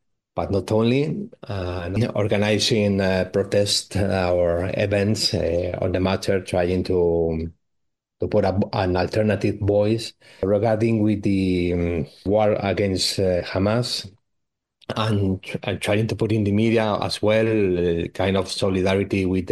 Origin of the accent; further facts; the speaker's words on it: Madrid, Community of Madrid, Spain; now in Malaga, Spain; Okay, well, I am from Madrid, but I live in Malaga